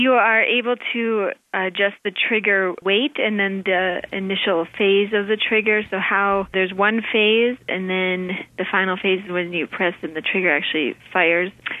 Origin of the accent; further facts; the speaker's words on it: Duluth, Minnesota, United States; now in Baltimore, United States; And there's a growing biathlon club in Duluth, Minnesota, my hometown.